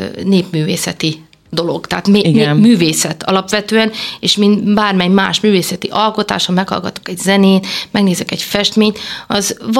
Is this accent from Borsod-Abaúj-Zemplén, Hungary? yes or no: no; Ópály, Szabolcs-Szatmár-Bereg, Hungary; én Szabolcs-Szatmár-Bereg megyei vagyok, visszatérve Ópályba, az általános iskolámba